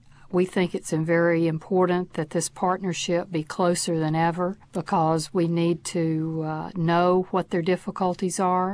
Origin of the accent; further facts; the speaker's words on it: North Carolina, United States; since I'm from North Carolina